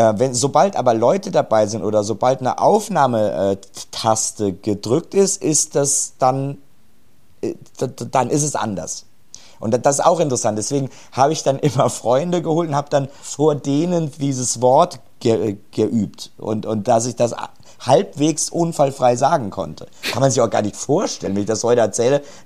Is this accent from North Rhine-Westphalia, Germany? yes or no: yes; Cologne, North Rhine-Westphalia, Germany; Ne, ich bin ja aus der Hauptstadt. Ne, Köln ist ja die europäische Hauptstadt.